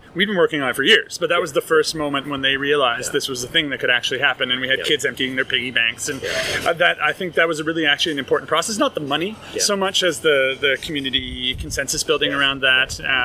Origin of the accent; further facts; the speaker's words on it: Ontario, Canada; So I grew up in Mennonite country in southern Ontario, where farmers markets are very much a fixture of your lifestyle, as a gathering space.